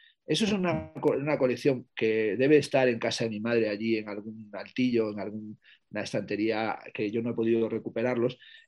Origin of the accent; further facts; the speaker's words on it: Plasencia, Extremadura, Spain; en mi infancia en Plasencia, donde yo nací en el año 1964